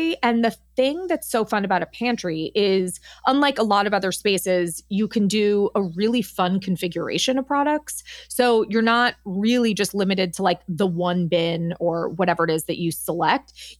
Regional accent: Los Angeles, California, United States; I grew up in Los Angeles. I don't like them.

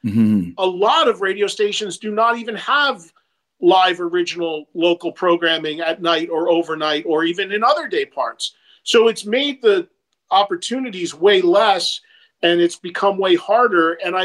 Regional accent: New Jersey, United States; But when my hometown in New Jersey has three colleges in it

